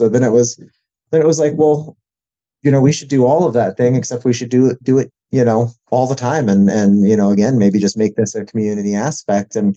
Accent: Florida, United States; we kind of had a punk rock childhood, you know, out of the beach growing up in Florida.

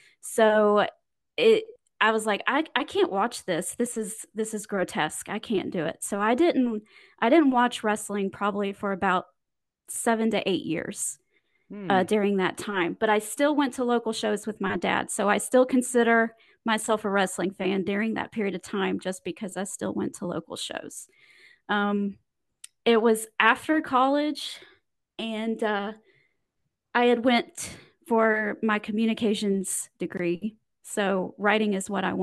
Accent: Indiana, United States; Well, I'm originally from the southern Indiana area, kind of right across the river from Louisville, Kentucky. I was born there.

